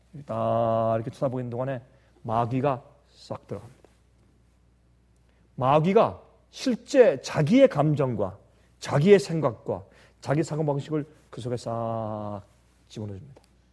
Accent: South Korea; 물론 다른 외국에 다 마찬가지겠으나 특별히 우리는 한국 사람 아닙니까?

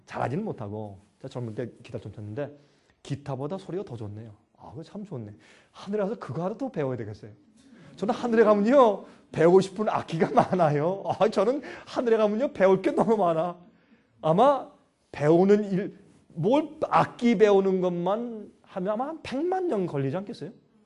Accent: Gyeonggi Province, South Korea; moved away; also born or lived in Busan; 한국에서 한국에 살 때 제가 어릴 때 저는 이 경기도 출신입니다. 저는 경기도에서 태어났어요. 서울 근교의 경기도 출신인데 근데 6.25 사변 나서 우리가 피난을 가가지고 제가 부산에 가서

